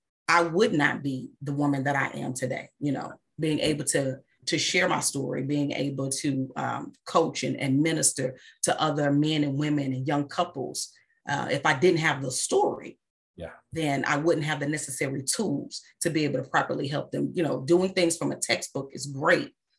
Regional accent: Mississippi, United States; I'm from Mississippi, from a small town in Mississippi. Black people don't do that.

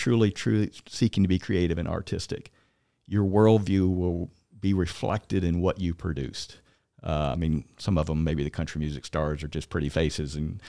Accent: Southern United States, United States; Again, I grew up in the Bible Belt, and the majority of the people were living a deist version of God.

